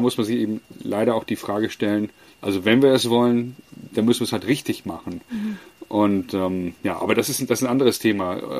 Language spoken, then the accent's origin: German; Hamburg, Germany; sage ich als Hamburger, ja, als Hamburger Jung, der Balljunge am Roten Baum war und Linienrichter und selber da im Verein gespielt hat, auch ein paar Jahre.